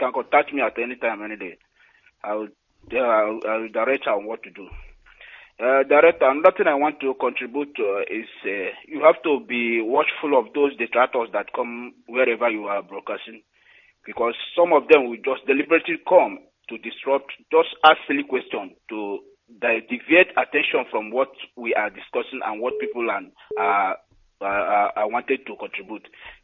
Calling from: Dakar, Senegal; I'm calling from Dakar, Senegal.

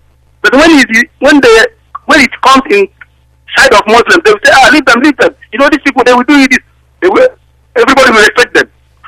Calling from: Greece; English is a second language; I'm calling from Greece.

